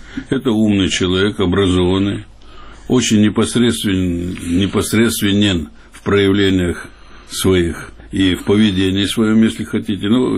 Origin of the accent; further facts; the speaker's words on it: Tbilisi, Georgia; Кстати говоря, потому что действительно я тбилисец.